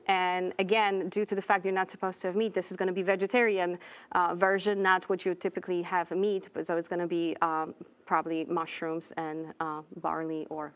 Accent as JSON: {"language": "English", "country": "Poland", "tie": "born or raised there", "said": "something that I grew up hearing around in Poland."}